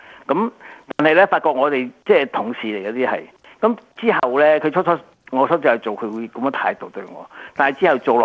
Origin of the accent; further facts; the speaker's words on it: China; 可能我哋中國人都會計算一下個錢財啊